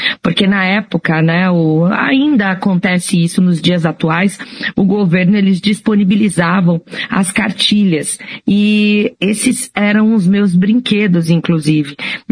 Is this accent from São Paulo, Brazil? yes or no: yes; São Paulo, Brazil; foi crescendo aqui em São Paulo, na periferia de São Paulo, sem dinheiro para comprar livros, né?